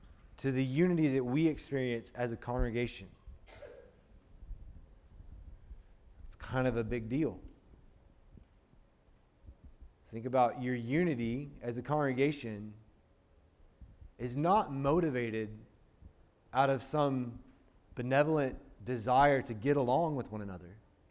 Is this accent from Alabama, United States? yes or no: yes; Talladega, Alabama, United States; I'm from Talladega, Alabama. We had every year Talladega 500.